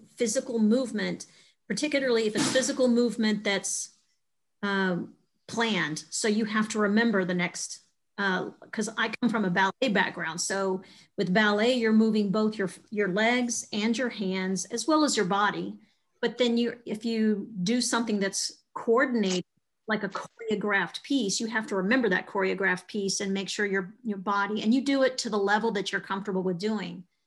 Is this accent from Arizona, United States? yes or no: no; Texas, United States; I'm from South Texas, where a lot of people spoke Spanish, and so I knew enough to know we were talking about work or if somebody was calling me a bad name, for example, but I never fluent.